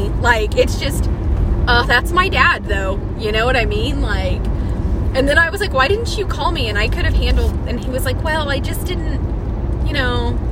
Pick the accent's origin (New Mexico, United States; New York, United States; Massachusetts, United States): New Mexico, United States; born there; I was born in New Mexico and I'm a legal alien.